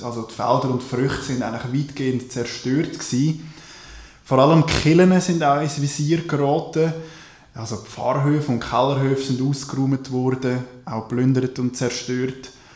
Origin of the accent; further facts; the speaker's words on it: Erlinsbach, Aargau, Switzerland; bis sogar auf Erlischbach. Also der Ort, wo ich aufgewachsen bin, wo gerade neben Aarau liegt.